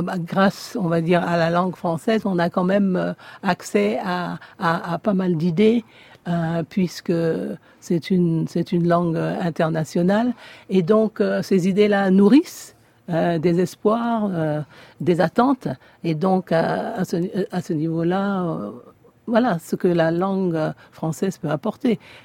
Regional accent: Côte d’Ivoire; moved away as an adult; now in Paris, France; Parce que, dans mon cas particulier, je suis née à Paris, mais à un an, je suis partie. Mon père a amené toute sa famille en Côte d'Ivoire, et ce n'est qu'au niveau de mes études supérieures que je suis venue à la Sorbonne à Paris. Donc, toute mon enfance, toutes mes années formatrices ont été en Côte d'Ivoire.

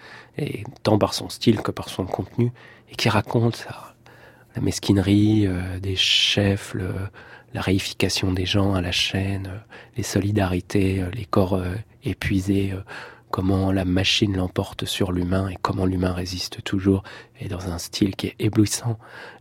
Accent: Grand Est, France; born there; Moi, je suis né dans les Vosges, j'habite en Meurthe-et-Moselle.

